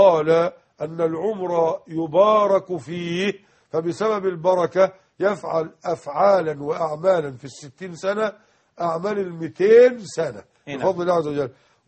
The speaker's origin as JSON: {"language": "Arabic", "country": "Egypt", "said": "القبيلة لا مختار كما نقول عندنا في مصر العمدة، العمدة على القرية كاملة"}